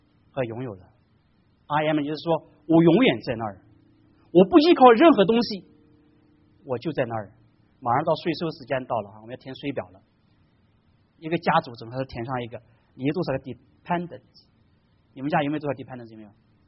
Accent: China; 我们中国人有尊老的传统，这个我在这儿我也讲过。

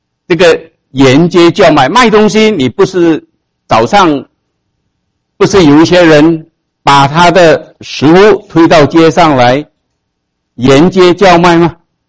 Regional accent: Malaysia; 我是马来西亚来的。

